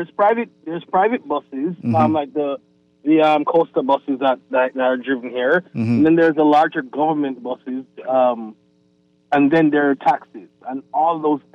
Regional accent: Jamaica; now in Bahamas; I'm originally from Jamaica, but I call myself Bahamian. I've been living here.

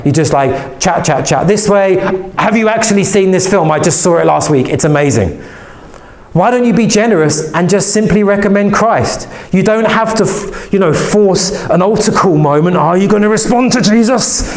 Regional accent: England, United Kingdom; And probably because of my personality and being English, I would always try and be very careful and gentle

